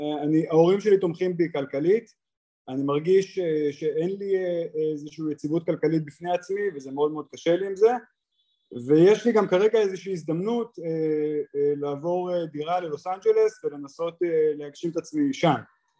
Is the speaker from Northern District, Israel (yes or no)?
no; Tel Aviv, Tel Aviv District, Israel; אני בן 30, אני מתל אביב.